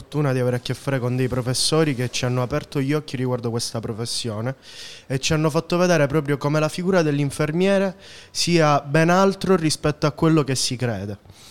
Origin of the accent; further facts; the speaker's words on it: Sicily, Italy; io vengo dalla Sicilia, abituato alla mamma, abituato a un sacco di cose, mi sono trovato da solo a dover fare tutto.